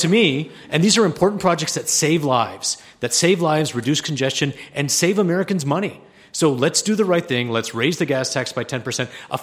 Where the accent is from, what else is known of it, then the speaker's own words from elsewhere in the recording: Canada; born there; I was born in Canada.